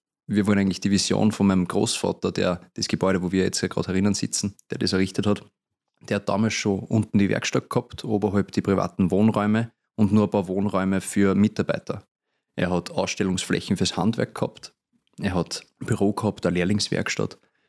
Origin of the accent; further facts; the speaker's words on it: Melk, Lower Austria, Austria; Bin selber im Gemeinderat auch tätig, einfach weil ich sage, mir liegt meine Heimatstadt am Herzen.